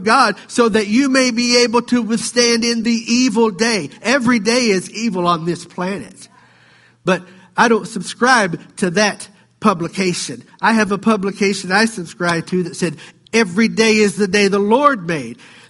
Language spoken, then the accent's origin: English; the South, United States; We were raised in the South.